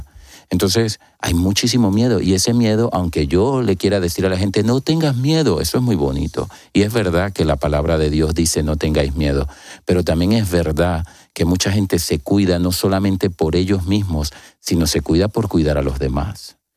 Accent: Venezuela; now in Spain; el trato digno y de respeto que hemos recibido miles, cientos de venezolanos

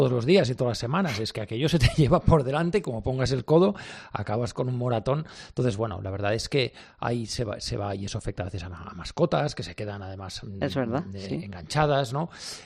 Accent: Spain; he sido, bueno, de los grandes, bueno, como tantos españoles

